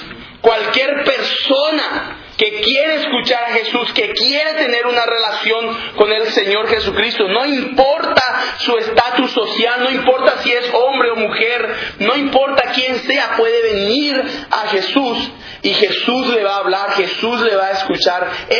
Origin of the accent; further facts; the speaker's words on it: Paraguay; como el pastor dijo. Soy paraguayo